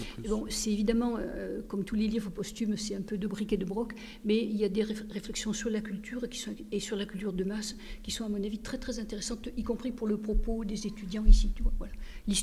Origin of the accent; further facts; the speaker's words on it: Marseille, Provence-Alpes-Côte d'Azur, France; c'est pas en tant que Marseillaise que je le dis